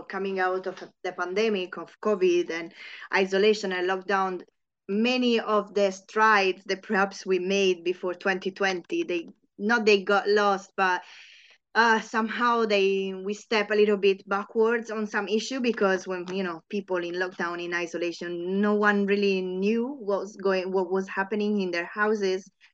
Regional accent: Italy; I'm from Italy

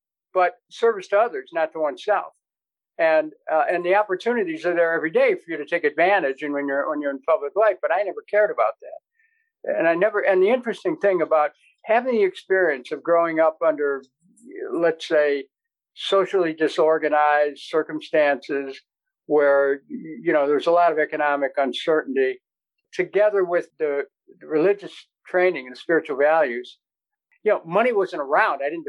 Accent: Cleveland, Ohio, United States; Well, I grew up in Cleveland, started at the beginning, the oldest of seven. My parents never owned a home.

